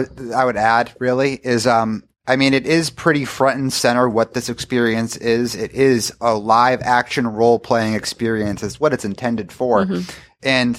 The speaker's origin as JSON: {"language": "English", "town": "Orlando", "region": "Florida", "country": "United States", "said": "from Orlando."}